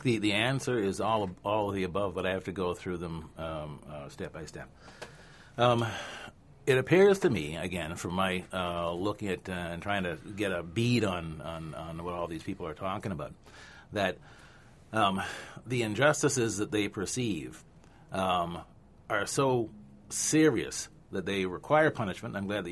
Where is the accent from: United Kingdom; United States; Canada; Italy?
Canada; Nova Scotia; my personal experience as a black male growing up in Nova Scotia, I'm 60 now, so I grew up in a place where racism and anti-black in particular has a long history.